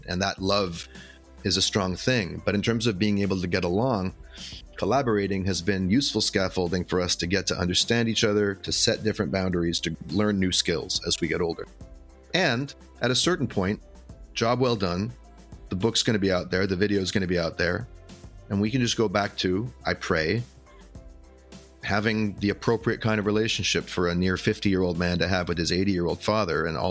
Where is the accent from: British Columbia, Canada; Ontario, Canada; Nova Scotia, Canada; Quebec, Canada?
British Columbia, Canada; Vancouver; moved away as an adult; now in Brooklyn, United States; I'm from Vancouver, Canada, originally. I moved to Brooklyn, New York in my mid-adulthood and have spent the better part of it here.